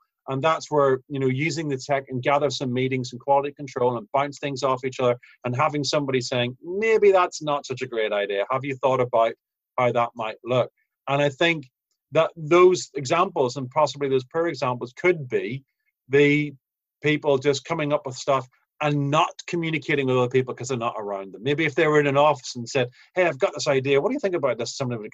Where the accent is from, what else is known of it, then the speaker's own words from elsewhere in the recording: Ireland; I'm Irish. So let's get on with it.